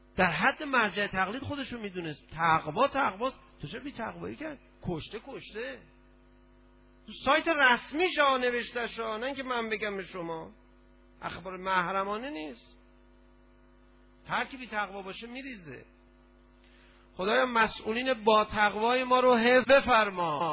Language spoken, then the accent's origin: Persian; Iran; اونجا یکی دو سه نفر خارجی فهمیدن ما ایرانی هستیم